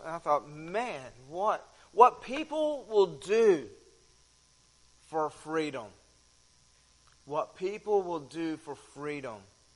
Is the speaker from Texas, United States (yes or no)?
yes; Texas, United States; I grew up in Texas, and grew up in the rice fields